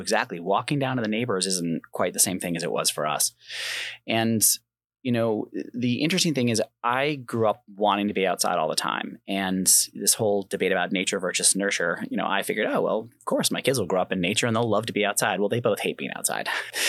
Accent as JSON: {"language": "English", "town": "Rochester", "region": "New York", "country": "United States", "tie": "born or raised there", "said": "when I grew up just outside of Rochester, small, you know, community on the outside, and we rode our bikes everywhere"}